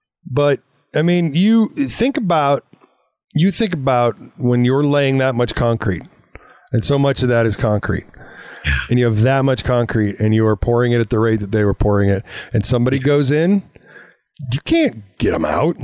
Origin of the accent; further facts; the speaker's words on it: California, United States; born there; also born or lived in Utah; I was born in California.